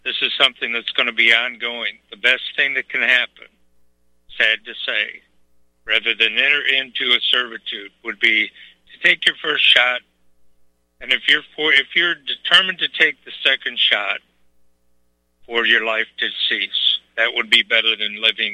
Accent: Scotland, United Kingdom; I'm Scottish and I'm Irish, and I'm British.

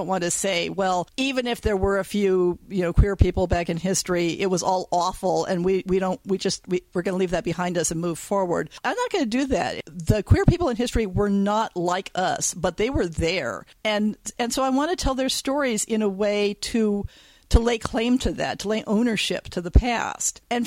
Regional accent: California, United States; That's correct. I'm from California.

